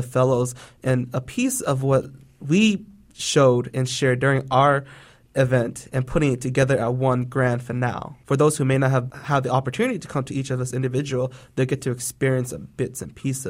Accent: Fresno, California, United States; also born or lived in Long Beach, United States; I was born in 1987 in Long Beach, California. And after a year living there in Long Beach, we moved here to the Central Valley here in Fresno, because my grandparents from my mom's side, they lived here

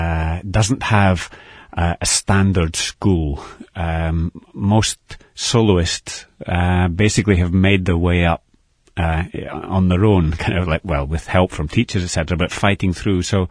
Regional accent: Spain; accent: Scottish; also born or lived in Scotland; I grew up in Spain. But, of course, I've got a Scottish accent when I speak.

